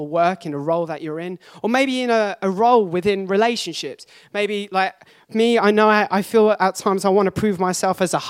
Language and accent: English; Watford, East of England, United Kingdom; And I'm born and raised in Watford.